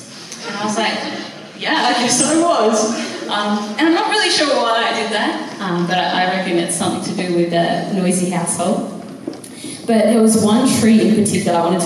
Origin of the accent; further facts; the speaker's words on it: Australia; I'm a young person and I'm Australian and I love Jesus so much